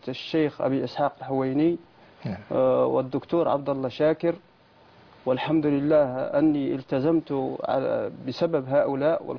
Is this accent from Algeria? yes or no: yes; Ajdir Gharbi, Adrar Province, Algeria; born there; من مواليد سنة 1985 بقرية اسمها أجدير الغربي بلدية شروين ولاية أدرار الجزائر